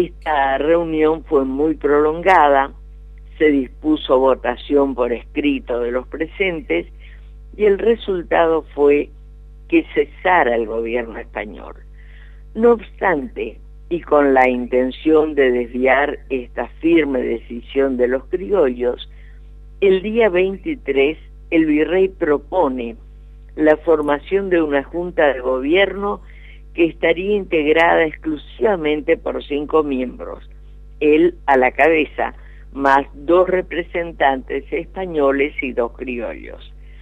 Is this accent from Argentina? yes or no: yes; Argentina; somos argentinos, amamos a esta tierra